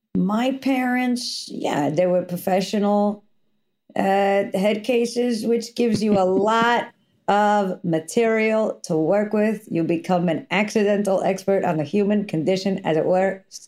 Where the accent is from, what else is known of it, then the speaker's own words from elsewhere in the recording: New York, United States; And where am I from? I'm from New York. I'm a real New Yorker.